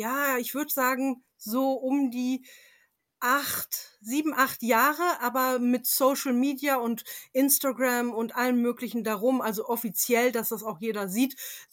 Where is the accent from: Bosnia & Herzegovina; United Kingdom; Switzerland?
United Kingdom; England; ich bin zum Teil in England aufgewachsen und hatte dort jede Menge kleine Manors und Castles in der Umgebung.